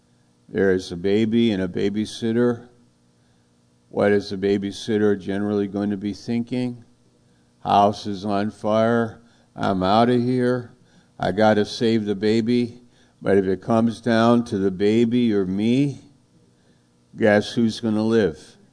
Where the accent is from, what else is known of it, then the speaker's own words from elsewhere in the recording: New York, United States; I said, I'm from New York. I'm a storyteller.